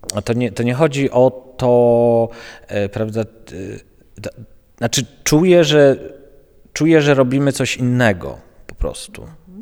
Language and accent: Polish; Kraków, Lesser Poland, Poland; a ja jestem z Krakowa, ja w Krakowie zaczynałem pracować